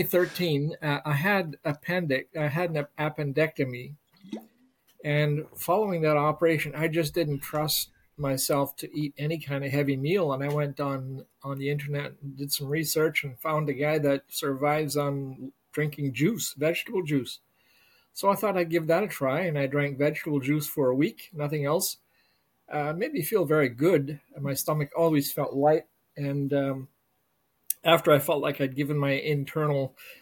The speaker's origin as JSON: {"language": "English", "country": "Canada", "tie": "born or raised there", "also_born_or_lived": "Germany", "said": "I was born in Germany, 1950. Anyway, I didn't know that. Yeah, born in Germany. I was 6 months old when we came to Canada."}